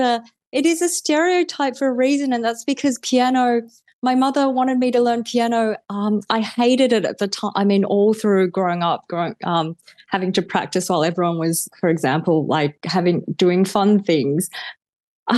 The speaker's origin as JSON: {"language": "English", "town": "Canberra", "region": "Australian Capital Territory", "country": "Australia", "tie": "born or raised there", "said": "Even though I grew up in Canberra, it had shaped China and its history had shaped me in ways that I was yet to find out"}